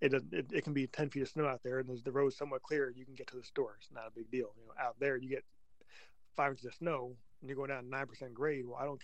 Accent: Pennsylvania, United States; born there; also born or lived in North Carolina; Now, I was born out in Western Pennsylvania, which are some of the friendliest people you'll ever meet in your life. And then I moved to North Carolina for a couple of years

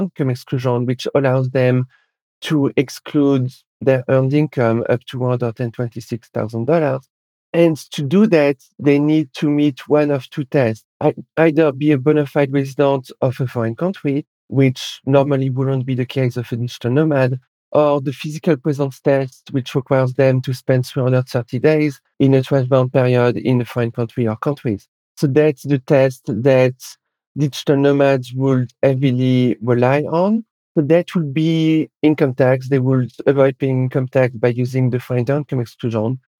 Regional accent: France; accent: French; English is a second language; moved away as an adult; also born or lived in United States; now in Canada; I'm originally from France. I moved to the US in 2004. I worked at Moody's Credit Rating Agency in New York. In 2009, I became a US citizen. And in 2011, I moved to Canada

